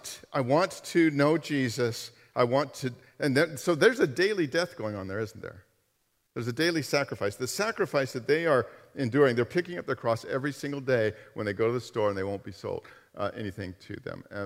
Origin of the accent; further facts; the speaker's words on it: United States; Then I look at myself. I'm an American, and it's like, when have I ever sacrificed?